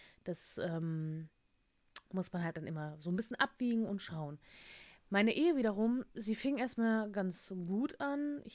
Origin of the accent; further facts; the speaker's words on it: Lower Saxony, Germany; Wenn die Leute dann mitkriegen, ne, ich bin aus Niedersachsen